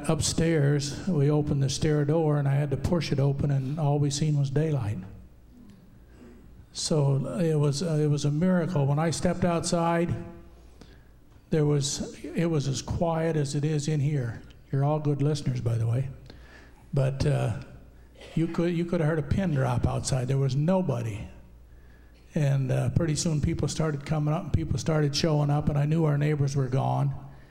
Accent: Iowa, United States; And we're from Iowa, and about in 2008, we had an E5 tornado go through our small town of 2,000 people

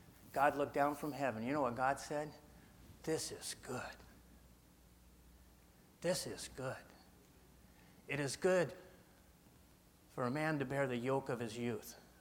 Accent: California, United States; I was raised in Sierra Nevada mountains, and I wanted to play baseball

